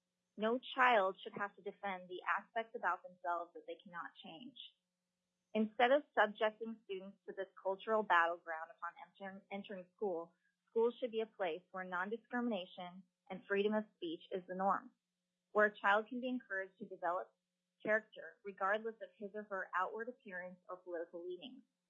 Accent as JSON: {"language": "English", "region": "California", "country": "United States", "tie": "born or raised there", "said": "A few years ago, California, which is my home state, elected to remove the non-discrimination language in their constitution"}